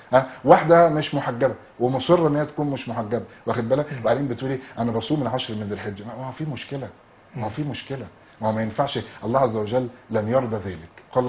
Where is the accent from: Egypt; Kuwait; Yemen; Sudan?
Egypt